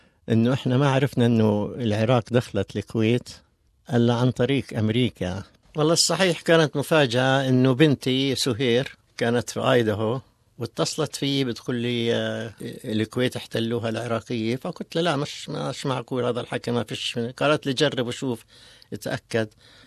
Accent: Beit Jala, West Bank, Palestine; also born or lived in Kuwait; now in United States; أنا من بيت جالة الضفة الغربية.

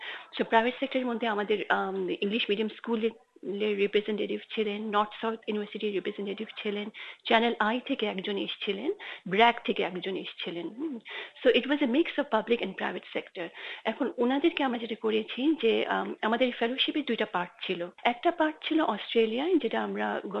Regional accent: Bangladesh; কারণ আমি বাংলাদেশে বড় হয়েছি

